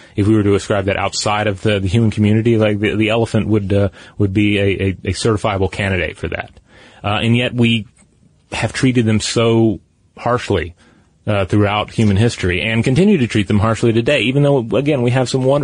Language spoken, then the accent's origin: English; Tennessee, United States; The first I'm going to mention because it exists in my home state of Tennessee